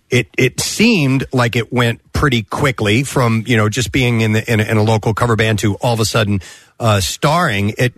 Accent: St. Louis, Missouri, United States; I grew up in the St. Louis area, so I was familiar with … that had played in and around the area.

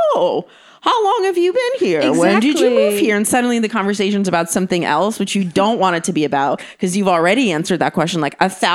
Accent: Ukraine; English is a second language; moved away; I moved here from Ukraine. So English is my third language. It was like Russian, Ukrainian, then English.

